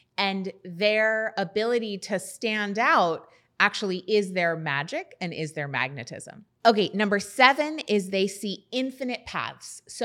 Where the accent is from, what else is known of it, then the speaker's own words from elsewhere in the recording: New England, United States; I come from New England, where we don't like celebrate standing out.